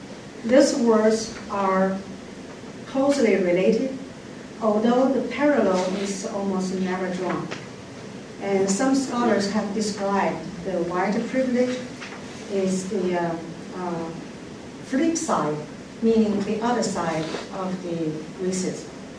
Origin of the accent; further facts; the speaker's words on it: China; moved away as an adult; now in United States; Having grown up in the People's Republic of China, I left my home country, came to the United States for the purpose of seeking a better life and pursuing a further education.